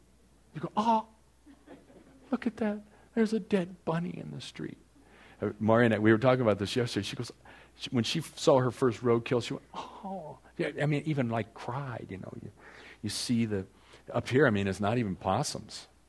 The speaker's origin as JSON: {"language": "English", "town": "San Diego", "region": "California", "country": "United States", "tie": "born or raised there", "said": "See, I grew up in North Park, in the city."}